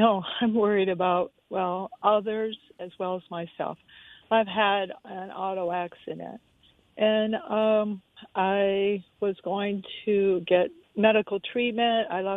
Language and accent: English; Orlando, Florida, United States; I'm from the Orlando area.